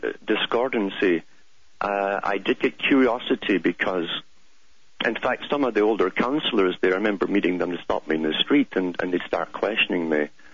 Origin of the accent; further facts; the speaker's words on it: United Kingdom; growing up in Britain.